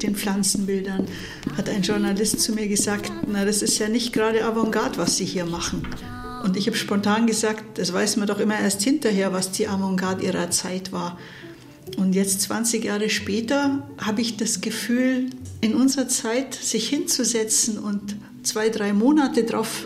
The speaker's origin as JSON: {"language": "German", "region": "Bavaria", "country": "Germany", "tie": "born or raised there", "lives_now": "Lower Franconia, Germany", "said": "Ich bin ja im Allgäu aufgewachsen, im Ostallgäu, zwischen diesen grünen Kuhwiesen. Ich lebe seit 20 Jahren hier in Unterfranken, in der Weinbaugegend."}